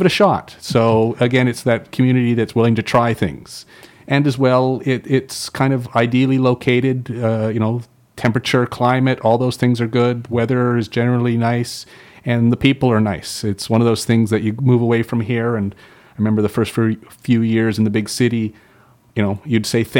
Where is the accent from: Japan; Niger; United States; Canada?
Canada; Salmon Arm, British Columbia; proud that I came from Salmon Arm. Certainly family, you know, I'm proud I grew up in this community.